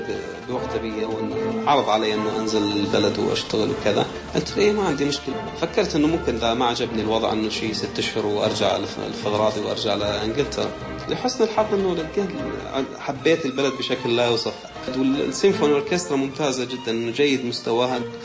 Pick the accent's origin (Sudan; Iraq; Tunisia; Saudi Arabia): Iraq